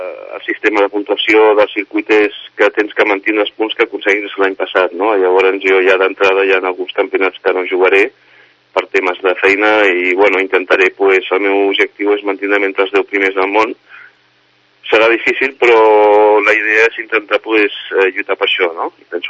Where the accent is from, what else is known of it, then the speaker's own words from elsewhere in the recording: Sant Cugat, Catalonia, Spain; jo que he nascut a Sant Cugat, pues, tot el que vingui del meu poble, que per mi continua sent el meu poble